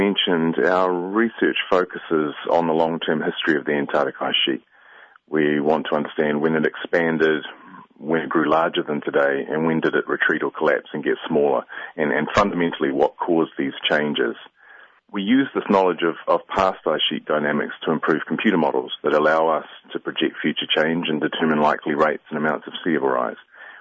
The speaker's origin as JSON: {"language": "English", "country": "New Zealand", "said": "given that I'm from New Zealand."}